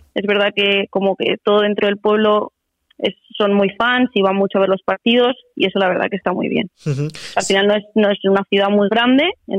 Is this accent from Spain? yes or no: yes; Valencia, Valencian Community, Spain; al final Valencia es mi tierra y es donde también yo quiero en un futuro poder establecerme